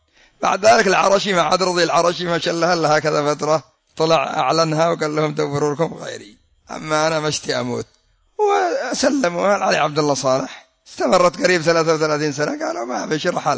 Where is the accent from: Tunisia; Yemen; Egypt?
Yemen; حتى سبب تأخر النفط عندنا في اليمن